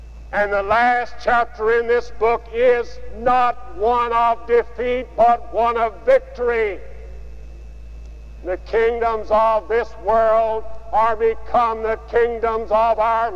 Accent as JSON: {"language": "English", "region": "Arkansas", "country": "United States", "said": "Now, I should say that I am from Arkansas, first of all"}